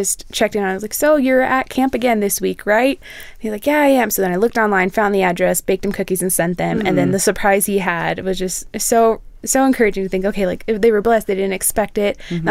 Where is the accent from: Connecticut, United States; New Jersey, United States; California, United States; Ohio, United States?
California, United States; now in Colorado, United States; I'm from California, but I live in Colorado now, so a lot of my friends are still in California